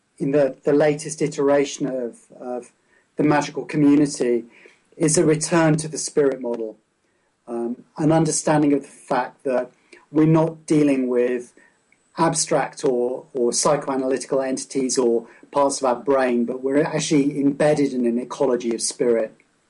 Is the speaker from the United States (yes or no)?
no; South West England, United Kingdom; So I grew up in Cornwall in a pretty raw elemental environment.